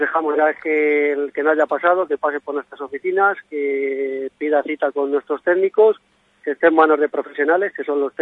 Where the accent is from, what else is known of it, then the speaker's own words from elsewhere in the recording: Castile and León, Spain; pues lo que es la parte ganadera vaya representada por gente que somos de Ávila